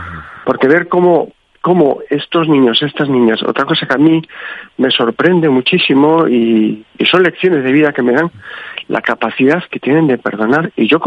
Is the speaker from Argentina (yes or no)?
no; Spain; Yo también, como español